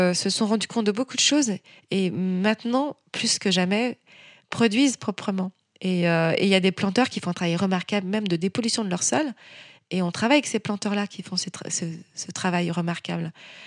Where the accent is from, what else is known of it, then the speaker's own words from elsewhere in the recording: Caribbean, France; Moi, je suis ultramarine. Je suis française dans les Caraïbes. Je suis française dans les Amériques.